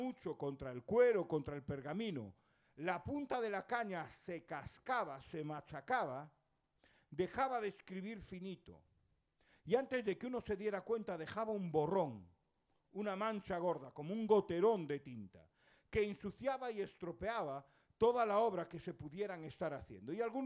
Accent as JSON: {"language": "Spanish", "region": "Galicia", "country": "Spain", "said": "Yo que soy gallego de toda la vida, soy made in Galicia"}